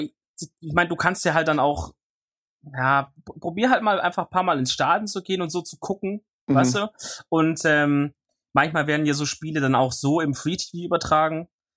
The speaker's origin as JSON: {"language": "German", "town": "Stuttgart", "region": "Baden-Württemberg", "country": "Germany", "said": "ich komme aus der Nähe von Stuttgart."}